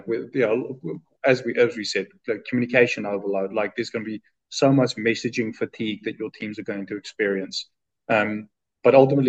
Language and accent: English; South Africa; born there; I was born in South Africa. My dad is, he came from a military background.